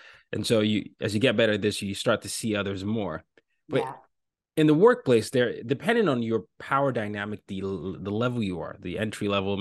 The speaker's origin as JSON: {"language": "English", "region": "Lagos", "country": "Nigeria", "tie": "born or raised there", "said": "And this reminds me of my hometown, Lagos, Nigeria."}